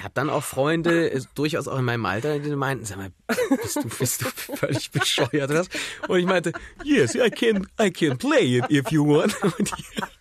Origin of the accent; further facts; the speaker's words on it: Cologne, North Rhine-Westphalia, Germany; Und ich als Kölner, mir stellten schon die Nackenhaare auf.